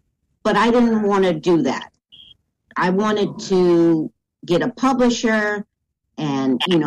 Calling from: Allentown, Pennsylvania, United States; I am zooming in from Allentown, Pennsylvania.

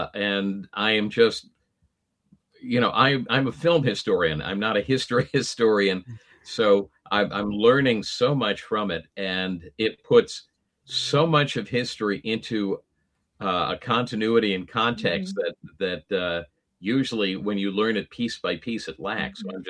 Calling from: Los Angeles, California, United States; Tonight, I'm in Los Angeles, California.

